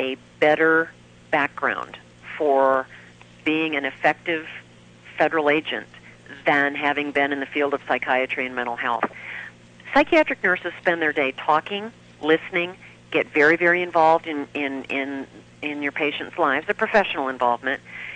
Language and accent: English; Phoenix, Arizona, United States; also born or lived in San Francisco / Chicago; I was raised in Phoenix. Phoenix, Arizona, actually, so long ago, horses had the right-of-way